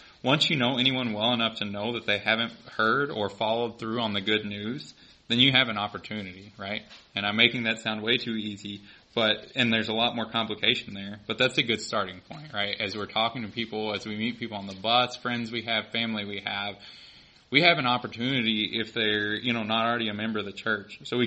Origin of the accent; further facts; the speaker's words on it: the South, United States; accent: southern; And that's not them talking about my southern accent up here, right?